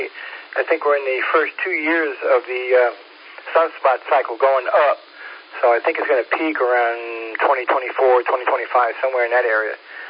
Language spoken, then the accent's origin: English; New York, United States; I grew up on Long Island.